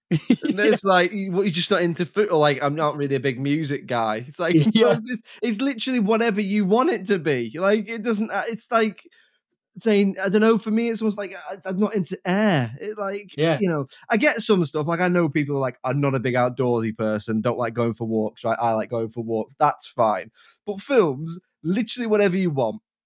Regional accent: North West England, United Kingdom; now in Liverpool, United Kingdom; I've lived in Liverpool for 15 years, but I'm originally from Lancashire

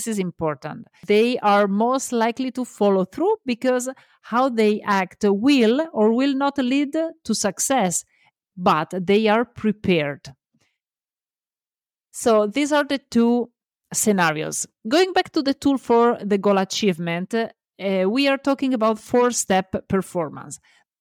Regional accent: Italy; English is a second language; a gentle reminder, I'm Italian, so love my accent because I know you will, and embrace my mistakes because I know I will do many.

